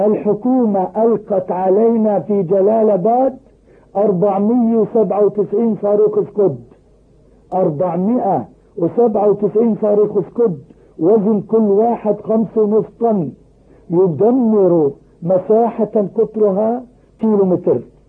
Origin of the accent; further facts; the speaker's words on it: Palestine; أما فلسطين فأنا فلسطيني، أنا فلسطيني، وجرحها في أعماقي،